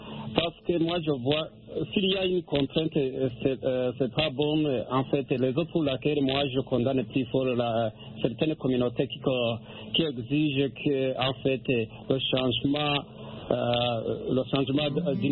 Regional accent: Burundi; Tenons par exemple ici, chez nous au Burundi, changer une religion, c'est la volonté d'un peuple.

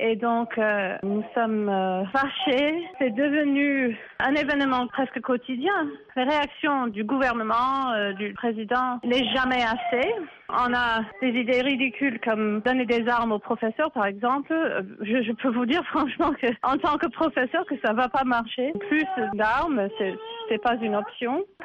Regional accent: Kentucky, United States; French is a second language; Moi, je viens du Kentucky, en fait. Je connais bien cette culture rurale au milieu des États-Unis, au sud et au Midwest

